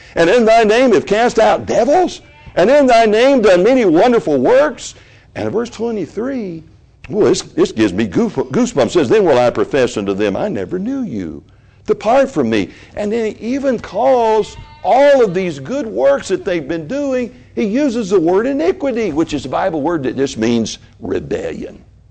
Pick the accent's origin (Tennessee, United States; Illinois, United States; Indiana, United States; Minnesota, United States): Tennessee, United States; Memphis; built near the fairgrounds there in the city of Memphis